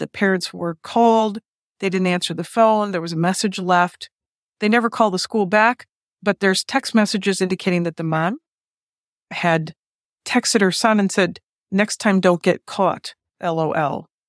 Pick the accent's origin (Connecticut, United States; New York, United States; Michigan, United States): Michigan, United States; Detroit; about less than 10 miles north of my hometown, Detroit, Michigan